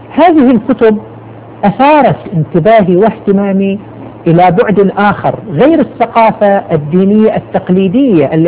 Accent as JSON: {"language": "Arabic", "town": "Qatif", "region": "Eastern Province", "country": "Saudi Arabia", "said": "هؤلاء عدد من الخطباء الذين تأثرت بهم في بلدي القطيف"}